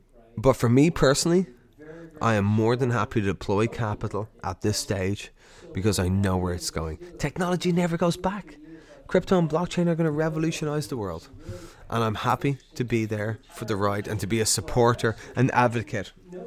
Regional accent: Ireland; I'm Irish

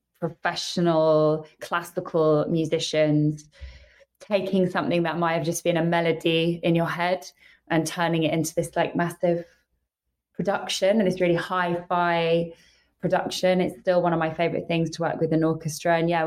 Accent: North Harrow, London, United Kingdom; accent: London; also born or lived in Los Angeles, United States; I'm from North Harrow, I went to school in South London, And it's kind of, you know, I lived in LA for 9 years, but obviously don't have an American accent. But I've always kept my London accent and how I speak in my music.

